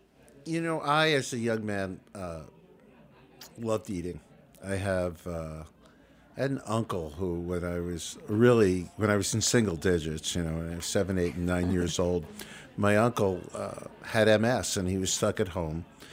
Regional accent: Brooklyn, New York, United States; And I guess growing up in New York and Brooklyn

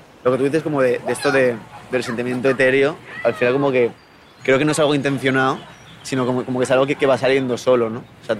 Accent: Benicàssim, Valencian Community, Spain; born there; Mira, yo nací en Benicàssim. Es un pueblo que está al norte de Valencia, que es un pueblo de playa, pero mi familia es toda aragonesa.

